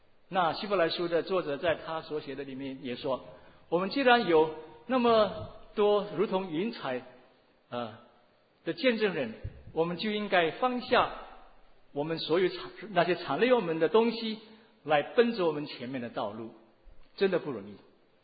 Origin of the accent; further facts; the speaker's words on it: Indonesia; moved away as an adult; now in United States; 让我从印尼来到美国，那念我的研究院就是要完成学位